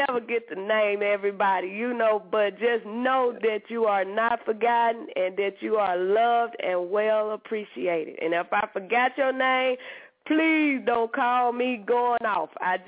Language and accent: English; Arkansas, United States; however, they know I come from Arkansas. I can't pronounce these names.